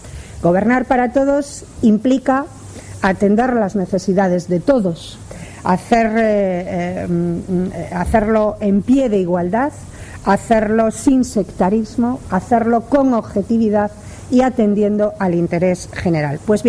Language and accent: Spanish; Suances, Cantabria, Spain; sabéis que vengo de Suances